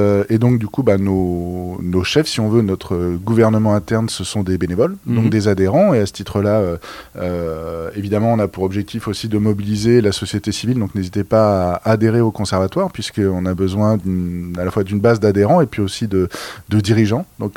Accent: Brittany, France; Donc moi, je suis breton.

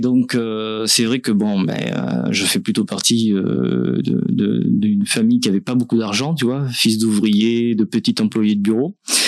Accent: Bordeaux, Nouvelle-Aquitaine, France; donc moi je suis bordelais. Donc on est un petit style à nous quand même, les bordelais.

